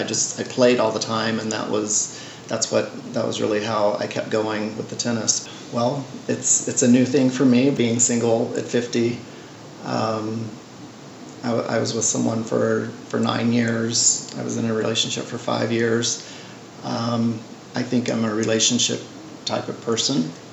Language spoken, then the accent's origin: English; the South, United States; moved away as an adult; I grew up playing tennis in the South, and when I moved to California in my early 20s, I played a lot of competitive tennis.